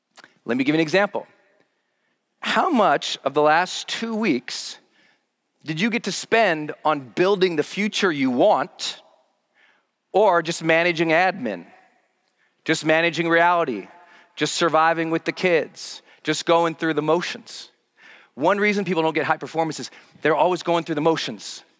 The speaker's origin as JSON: {"language": "English", "region": "Montana", "country": "United States", "tie": "born or raised there", "said": "because I grew up in towns in Montana where there wasn't two sides of the track. Our towns were so poor, there wasn't a track."}